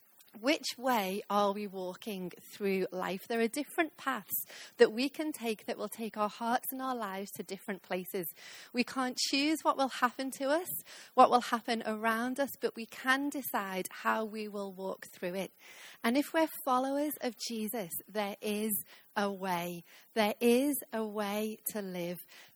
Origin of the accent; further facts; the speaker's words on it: Liverpool, North West England, United Kingdom; now in London, United Kingdom; I'm from Liverpool, which, as I said this morning, is a wonderful city in the north, if you ever make it up there. But now it's fun to call London home for the while.